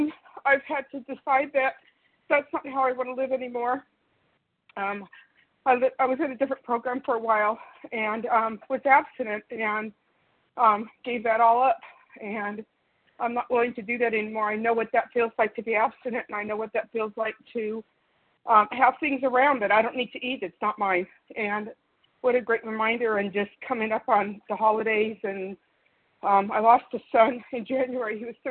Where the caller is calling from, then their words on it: California, United States; I'm calling from California.